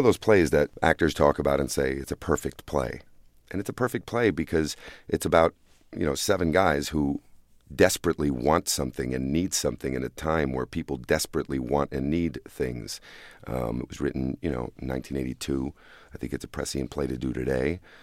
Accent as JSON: {"language": "English", "region": "New Jersey", "country": "United States", "tie": "born or raised there", "also_born_or_lived": "Puerto Rico / Florida", "said": "Yeah, I grew up in New Jersey and then lived for 2 years in Puerto Rico when my mom remarried."}